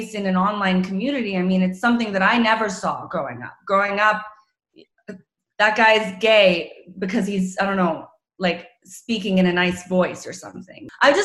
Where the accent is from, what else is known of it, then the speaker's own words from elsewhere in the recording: North Carolina, United States; I'm Croatian, but I grew up in North Carolina.